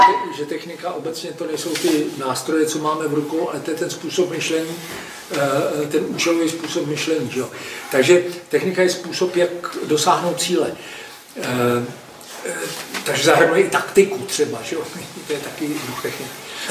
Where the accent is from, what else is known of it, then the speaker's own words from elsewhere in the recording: Prague, Czechia; born there; já jsem původem, sice jsem se narodil v Praze, ale můj otec ne, a já jsem původem Jihočech po otci